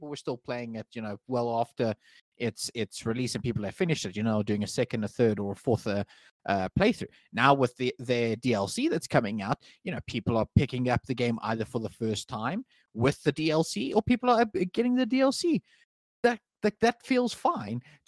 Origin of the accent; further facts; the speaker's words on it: South Africa; being a South African, where things like internet can sometimes be a big issue, or even just having power can be an issue.